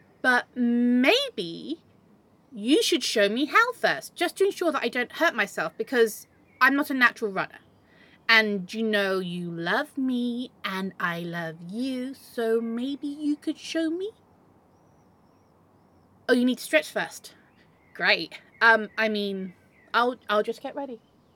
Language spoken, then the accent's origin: English; South of England, United Kingdom; it's cold and I'm from the south. I'm not from Newcastle.